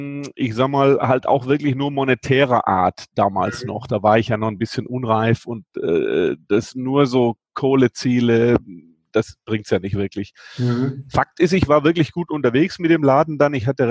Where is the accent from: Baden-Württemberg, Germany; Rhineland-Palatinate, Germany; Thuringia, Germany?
Baden-Württemberg, Germany; Friedrichshafen; bin ja am Bodensee in Friedrichshafen groß geworden.